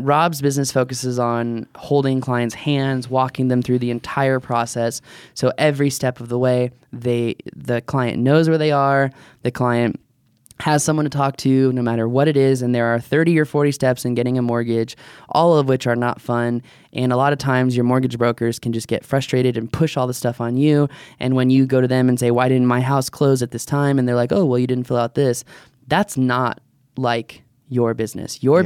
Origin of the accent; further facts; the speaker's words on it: Virginia, United States; And I grew up in Virginia, so I can say that.